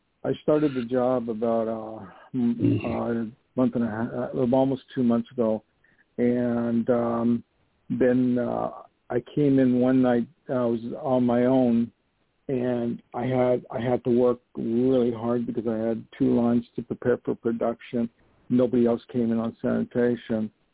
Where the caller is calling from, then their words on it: New York, United States; I'm calling from New York.